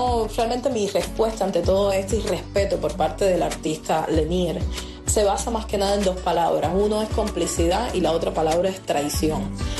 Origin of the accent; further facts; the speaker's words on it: Guantánamo, Cuba; soy actriz y activista cubana, soy exactamente de Guantánamo, soy guantanamera.